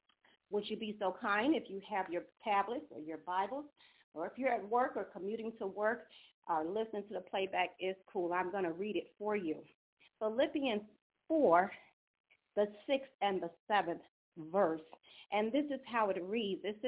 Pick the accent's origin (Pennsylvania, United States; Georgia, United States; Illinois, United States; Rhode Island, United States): Illinois, United States; Chicago; They both hail from my hometown of Chicago, Illinois